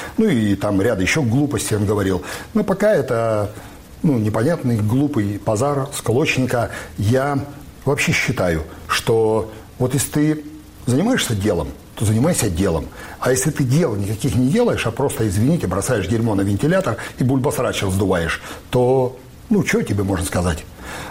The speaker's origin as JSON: {"language": "Russian", "country": "Belarus", "lives_now": "Ukraine", "said": "Мы, белорусы, которые есть сейчас в Украине"}